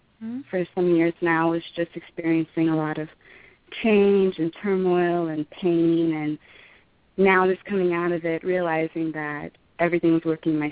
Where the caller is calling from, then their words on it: Boston, Massachusetts, United States; I'm calling from Boston.